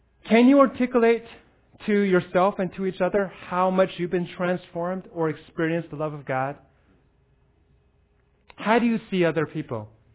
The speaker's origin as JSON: {"language": "English", "town": "San Francisco", "region": "California", "country": "United States", "tie": "born or raised there", "said": "I grew up in San Francisco."}